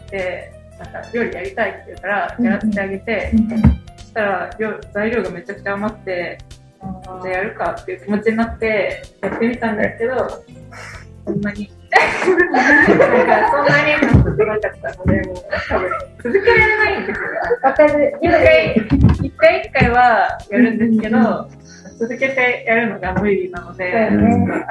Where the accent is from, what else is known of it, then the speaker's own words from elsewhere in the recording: Hiroshima, Japan; 私は広島出身で今一人暮らししてます。